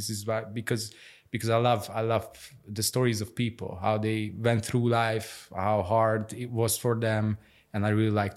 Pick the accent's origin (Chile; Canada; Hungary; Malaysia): Hungary; English is a second language; moved away as an adult; now in Vienna, Austria; I'm a photographer living here in Vienna since 7 years now. I moved here from Budapest. I come from Hungary